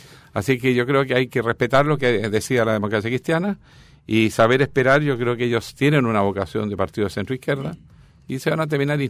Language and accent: Spanish; Antofagasta, Chile; Y me fui al norte a postularme a mi tierra, yo soy nortino, de Antofagasta